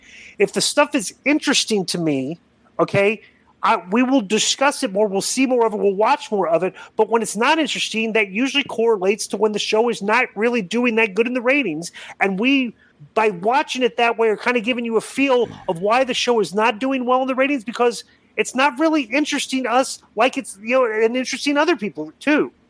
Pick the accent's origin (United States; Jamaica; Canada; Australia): Australia; Queensland; the biggest annual rugby league game of the year was just played between my home state of Queensland and New South Wales